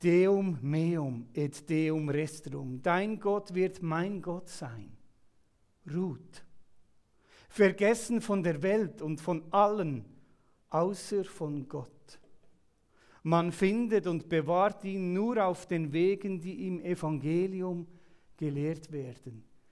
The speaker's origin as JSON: {"language": "German", "town": "Uzwil", "region": "St. Gallen", "country": "Switzerland", "said": "Ich selber bin zu 60% in Uzwil angestellt, wo ich herkomme, aus dieser Gemeinde."}